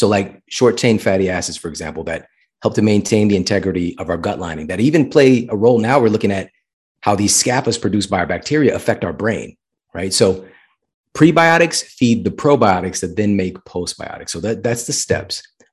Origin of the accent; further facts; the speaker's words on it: St. Louis, Missouri, United States; And this was from my hometown. So it was St. Louis University.